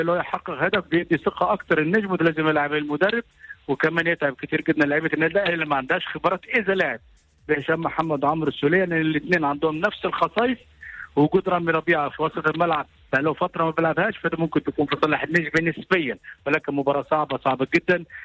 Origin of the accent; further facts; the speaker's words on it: Egypt; الناس بتتكلم عندنا في مصر أو الإعلام بيتكلم